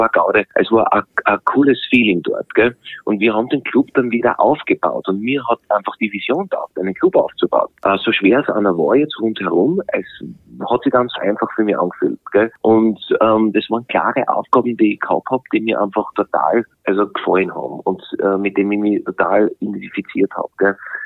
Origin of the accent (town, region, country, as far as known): Austria